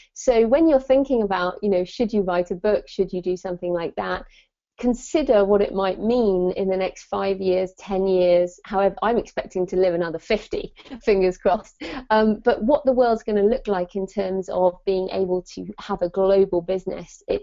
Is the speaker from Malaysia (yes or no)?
no; United Kingdom; So you probably tell from my accent, I'm in the UK.